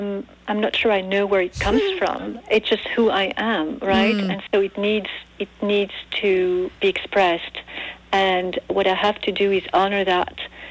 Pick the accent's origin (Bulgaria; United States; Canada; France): France; English is a second language; also born or lived in Switzerland; We at home spoke different languages, so French of course, because I was born in France and we lived in France and Switzerland mostly, but my father is from Spain, my mom's from Greece, so all these, you know, we spoke all these three languages at home.